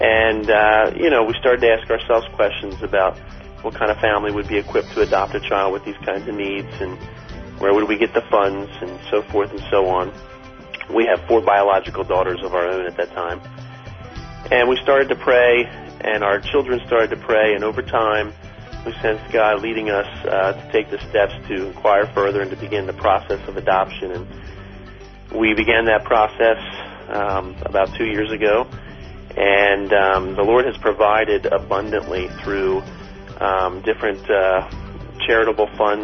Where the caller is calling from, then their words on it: Middletown, Delaware, United States; I'm calling from Middletown, Delaware.